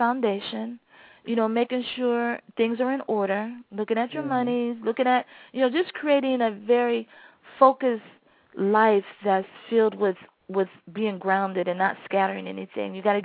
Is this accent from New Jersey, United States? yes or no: yes; Fort Dix, New Jersey, United States; born there; Well, Lauren, it was Fort Dix, New Jersey. My father was Air Force.